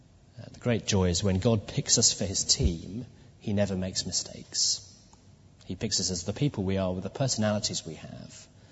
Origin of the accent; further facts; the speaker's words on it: England, United Kingdom; I'm pretty English